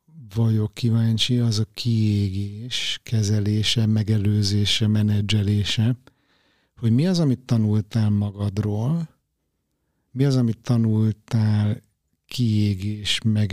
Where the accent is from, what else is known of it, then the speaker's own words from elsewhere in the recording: Budapest, Hungary; moved away; meg valami miatt Budapestről, ahova ugye én származom, meg a gyökereim vannak